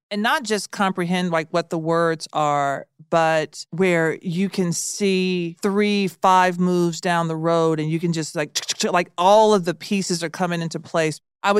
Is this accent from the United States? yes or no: yes; Nashville, Tennessee, United States; I grew up in Nashville. Mm-hmm. And I went to a really small Catholic school.